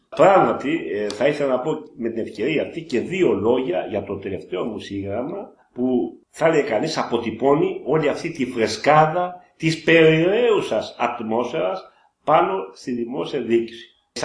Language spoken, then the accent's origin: Greek; Greece; η πατρίδα μου είναι κάτω από το αμνημόνια